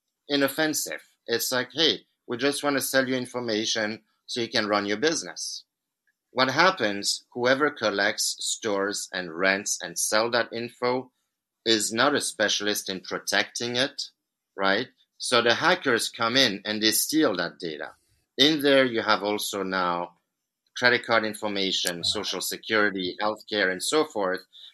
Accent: Switzerland; You know, I'm from Switzerland. We used to have those atomic shelters back in the days, in the 50s.

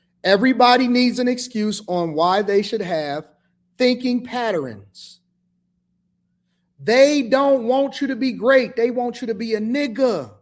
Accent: Detroit, Michigan, United States; born there; It doesn't matter the fact that I was born in Detroit, Michigan.

